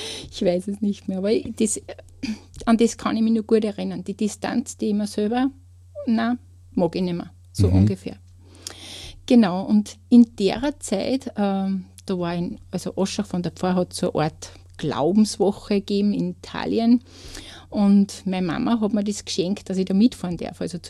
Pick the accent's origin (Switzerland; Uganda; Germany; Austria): Austria; Kleinraming, Upper Austria; ich komme aus Kleinramming.